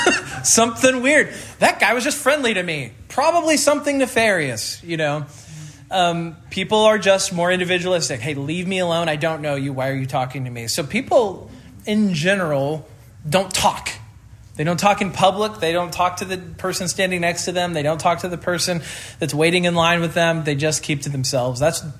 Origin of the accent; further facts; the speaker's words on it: Midwest, United States; but I grew up in the Midwest, and I think people may be friendlier in the Midwest.